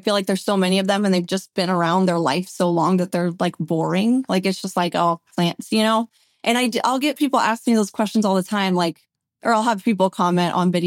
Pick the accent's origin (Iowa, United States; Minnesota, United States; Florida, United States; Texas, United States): Iowa, United States; moved away as an adult; now in Phoenix, United States; I've spent my entire adult life here in Phoenix in the desert, but I'm from Iowa. So we are moving to be, we're going to be closer with my family and everything